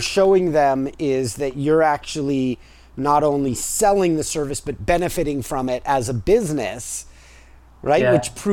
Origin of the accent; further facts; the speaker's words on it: California, United States; You know, I grew up in California, and the saying in California, the American saying is